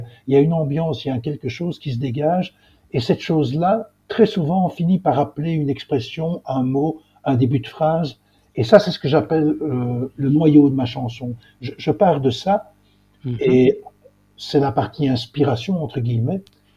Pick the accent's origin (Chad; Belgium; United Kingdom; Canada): Belgium; Brussels, Brussels-Capital Region; je suis bruxellois de naissance. J'ai vécu toute mon enfance et ma jeunesse à Bruxelles, même si un peu plus tard, j'ai vécu un an en Israël. Pas dans un kibboutz, comme souvent les gens me disent, mais au contraire, dans un village palestinien